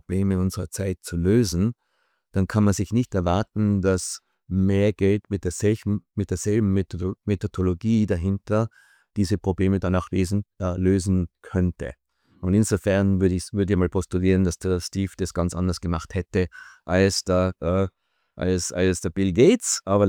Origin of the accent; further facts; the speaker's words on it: Austria; moved away as an adult; now in United States; Also ich bin 1986 von Österreich ausgewandert ins Silicon Valley, weil ich ein Doktorat habe, Dissertation in Computer Science.